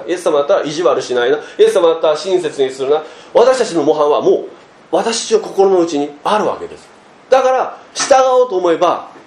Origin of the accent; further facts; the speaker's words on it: Kagoshima, Japan; 鹿児島から参りました